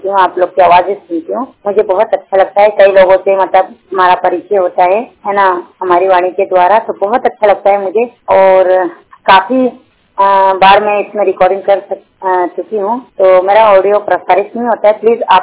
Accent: Indore, Madhya Pradesh, India; और मैं रेलवे में जॉब करती हूँ और इंदौर जिले की रहने वाली हूँ

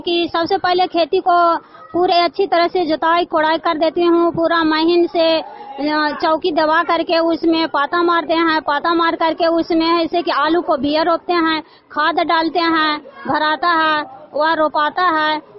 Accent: Kela Bigha, Bihar, India; मैं शिव गुरु जीविका के अध्यक्ष हूं और पोस्ट तेलहाड़ा जिला नालंदा के मैं रहने वाली हूं।

